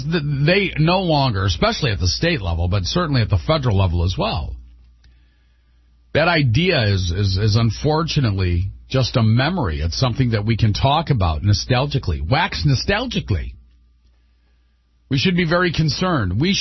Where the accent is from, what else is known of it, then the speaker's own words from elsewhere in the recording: United States; but because I'm an American